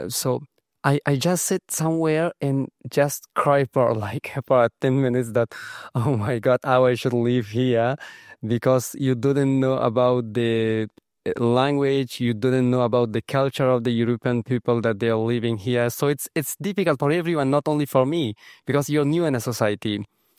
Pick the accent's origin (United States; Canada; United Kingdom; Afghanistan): Afghanistan; moved away as an adult; I grew up in Afghanistan. I did my bachelor degree in Afghanistan. I had a very good job in Afghanistan as a journalist.